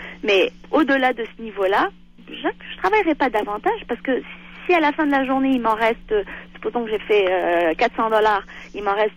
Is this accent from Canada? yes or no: yes; Quebec, Canada; nous, en tant que Québécois, on doit payer